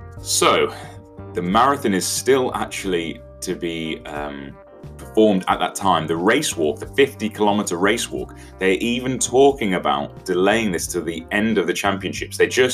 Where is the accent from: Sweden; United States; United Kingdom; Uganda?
United Kingdom; I am obviously a British individual. I'm based here in GB.